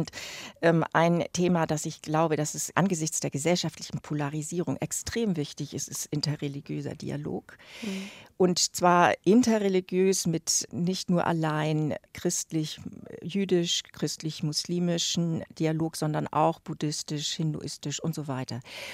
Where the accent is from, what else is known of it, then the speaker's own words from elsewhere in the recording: Schleswig-Holstein, Germany; Ich komme aus Dithmarschen und das ist nun wirklich an der Westküste Achterndiek.